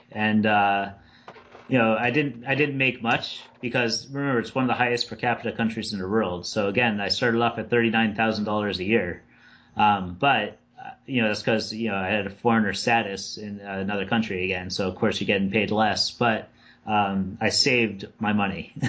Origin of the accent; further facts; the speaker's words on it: Bermuda; I'm originally from Bermuda. So I still have a lot of family down there and whatnot.